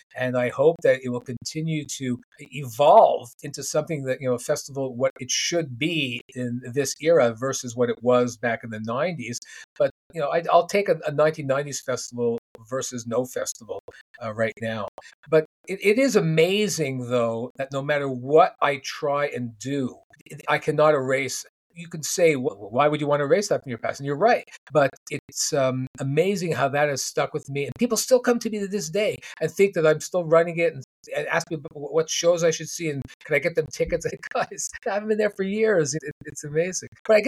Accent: Montreal, Quebec, Canada; To young people growing up in Montreal in the 70s, it was a gathering point for culture.

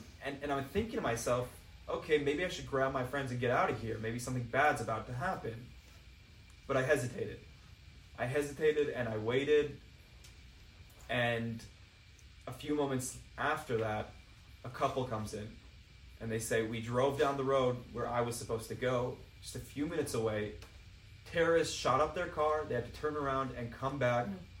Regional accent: Ra'anana, Central District, Israel; when I tell him I'm from Ra'anana, he's like, oh, cool, my parents live there.

